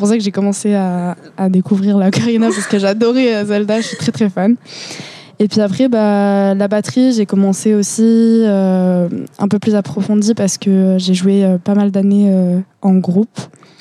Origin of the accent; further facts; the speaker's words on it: France; Et que comme on est français, et on comprend les paroles